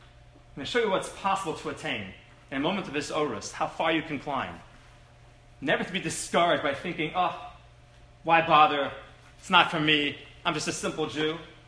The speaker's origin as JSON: {"language": "English", "town": "Toronto", "region": "Ontario", "country": "Canada", "tie": "born or raised there", "said": "For years, growing up, one of the greatest treats we had growing up in Toronto was leaving Toronto."}